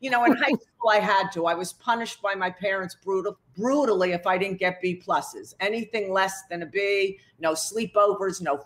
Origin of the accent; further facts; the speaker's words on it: Lawrence, New York, United States; We were raised, as I said, Orthodox Jews in Long Island. So I'm from the Five Towns, Lawrence.